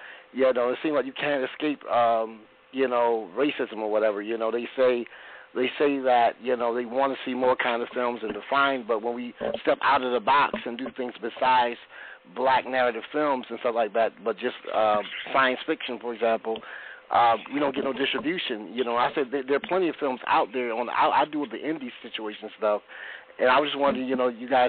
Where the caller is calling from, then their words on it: California, United States; Hey, how's it going? It's … calling from Cali.